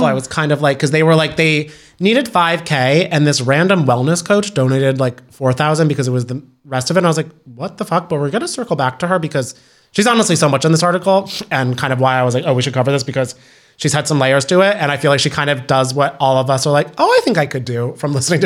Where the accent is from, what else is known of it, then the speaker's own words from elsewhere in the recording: Ireland; I'm Irish and I have bad skin.